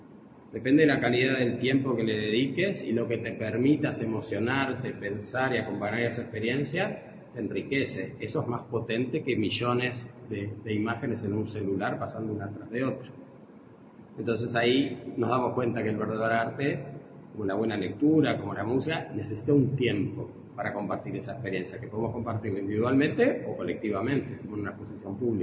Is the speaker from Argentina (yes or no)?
no; Montevideo, Uruguay; yo soy de Montevideo